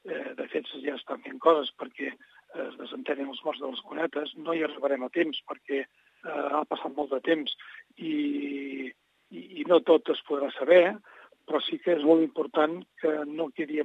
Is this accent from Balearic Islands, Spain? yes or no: no; Calonge, Catalonia, Spain; quan jo era petit, que vivia a Calonge, que és un barri de Puigdevell